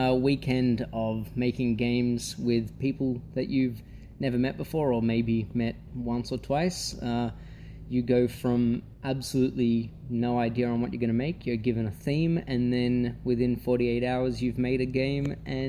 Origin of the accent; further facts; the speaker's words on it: Sydney, New South Wales, Australia; now in Melbourne, Australia; I'm from Sydney originally, but now from Melbourne.